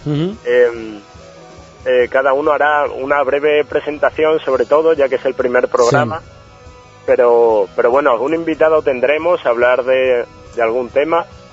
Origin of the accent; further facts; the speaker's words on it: Guareña, Extremadura, Spain; Ya que somos todos de Guareña